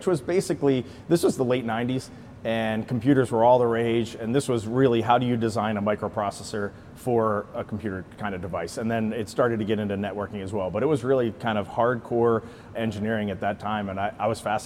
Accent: Maryland, United States; growing up in Maryland, we lived near a quarry, and freight trains would come into that quarry all the time.

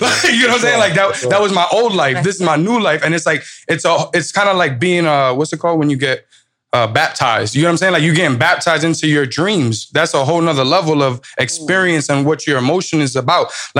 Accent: New York, United States; Like, I'm a New Yorker.

